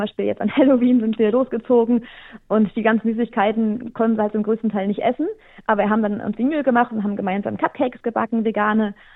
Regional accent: Germany; born or raised there

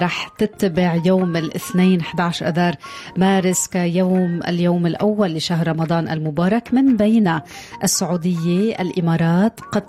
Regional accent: Lebanon; أنا كلبنانية أكيد قلبي كبر فيك

